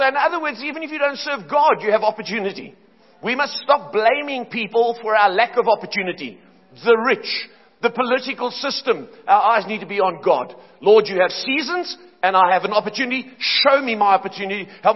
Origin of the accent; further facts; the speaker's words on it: Cape Town, Western Cape, South Africa; now in Johannesburg, South Africa; When I got there, I didn't like Johannesburg. I grew up in Cape Town. I didn't want to come here. The church I had in Cape Town was strong and thriving.